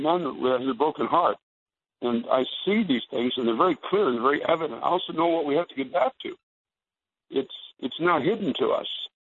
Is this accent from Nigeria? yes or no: no; Canada; now in United States; I've been here 21 years now. I came from Canada originally